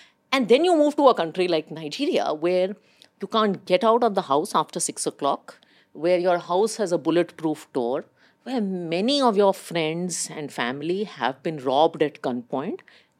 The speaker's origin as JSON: {"language": "English", "country": "Pakistan", "tie": "born there", "said": "So I was born in Pakistan, and I'm not that old, contrary to the attire. So I was born in 83 in Pakistan, which is kind of rare."}